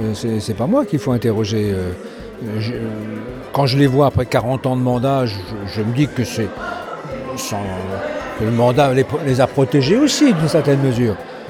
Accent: France; Et chez nous, en France, c'est la commune.

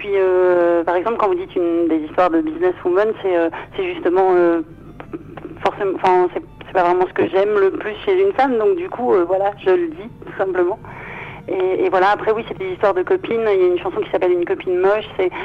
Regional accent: Hauts-de-France, France; nous on est de Picardie, donc on connaît bien la région quand même

